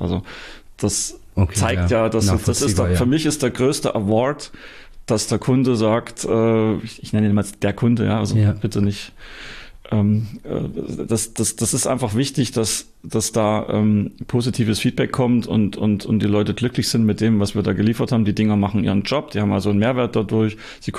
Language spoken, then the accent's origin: German; East Germany, Germany; Ich stamme ja noch aus der DDR, ich bin ja so ein Sozialismus-Schulkind gewesen